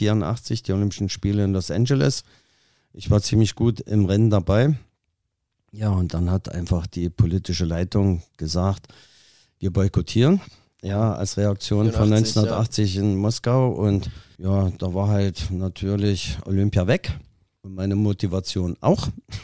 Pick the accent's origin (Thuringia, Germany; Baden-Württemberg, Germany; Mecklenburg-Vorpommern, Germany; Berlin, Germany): Thuringia, Germany; Bad Salzungen; Also ich stamme aus Bad Salzungen an der Werra. Das ist so Thüringen, kurz vor Hessen.